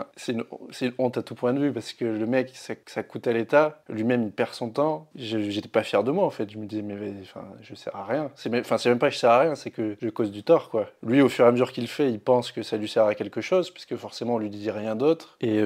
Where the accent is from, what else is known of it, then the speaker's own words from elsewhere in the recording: Grand Est, France; moi, je viens du Nord-Est, donc j'ai travaillé pas mal dans le Nord-Est, pas mal dans le Sud-Ouest, Bordeaux.